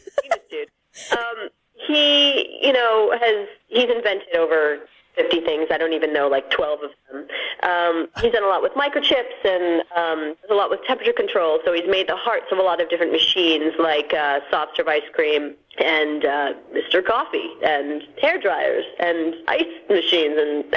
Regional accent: India; it's hard enough just kind of being an Indian girl or, you know, a brown chick in this industry

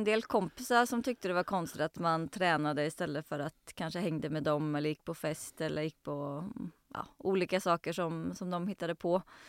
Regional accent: Sweden; born there; Men vi föddes ju i Sverige, så jag vet inte hur det där blir. Men det blir väl för att mamma är åländska, så blir man född in i någonting.

